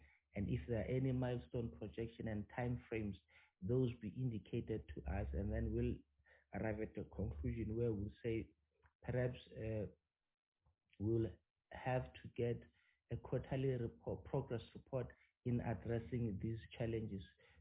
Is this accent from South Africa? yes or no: yes; Vosloorus, Gauteng, South Africa; I am from Ekuruleni Vosloorus, so I am going to be a bit subjective in this matter.